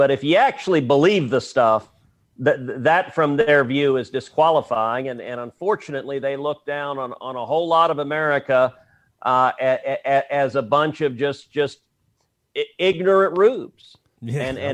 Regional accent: Texas, United States; That's how I'm a Texan

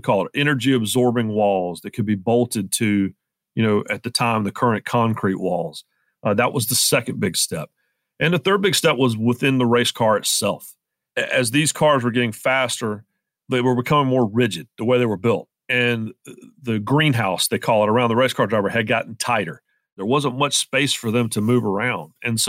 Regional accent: Rockingham, North Carolina, United States; the next race was scheduled at my hometown track in Rockingham, North Carolina

